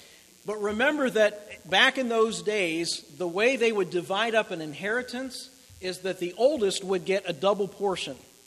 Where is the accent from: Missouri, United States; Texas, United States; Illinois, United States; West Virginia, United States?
West Virginia, United States; I'm from West Virginia, so I'm allowed to say that.